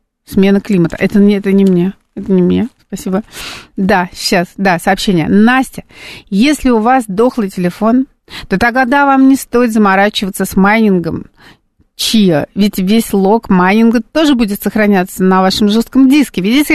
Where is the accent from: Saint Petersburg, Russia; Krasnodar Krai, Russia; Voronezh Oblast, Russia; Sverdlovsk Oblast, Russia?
Saint Petersburg, Russia; я из Санкт-Петербурга приехала в свое время.